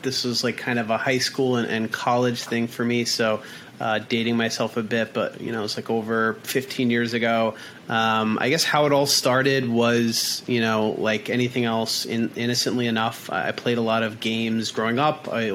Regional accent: Long Island, New York, United States; I grew up out on Long Island.

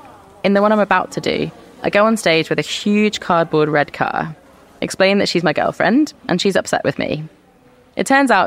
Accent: London, United Kingdom; Where I grew up in London

